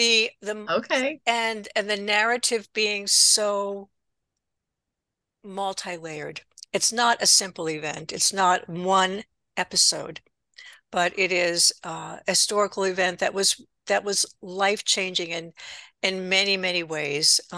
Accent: Johnstown, Pennsylvania, United States; I'm from Johnstown. So I have a personal stake in the story.

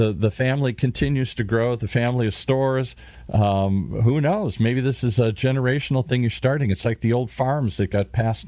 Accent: Michigan, United States; It's hard for me to say that because I'm from Michigan.

